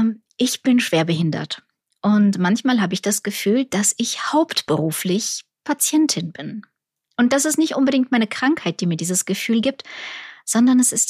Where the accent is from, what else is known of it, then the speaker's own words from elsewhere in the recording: Ukraine; Und ich komme aus der Ukraine, ich habe auch wirklich schlechte Gesundheitssysteme gesehen.